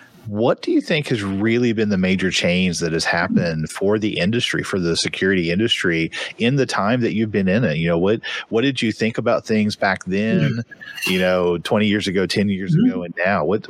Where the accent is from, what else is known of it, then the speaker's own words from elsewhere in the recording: Tulsa, Oklahoma, United States; I am not. I am from Tulsa, Oklahoma. My family is actually from St. Louis